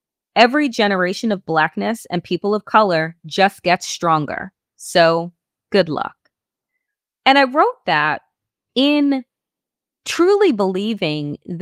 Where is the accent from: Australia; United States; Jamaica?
Jamaica; I love being Jamaican. I love the culture and the food and the resilience and the poetry and the music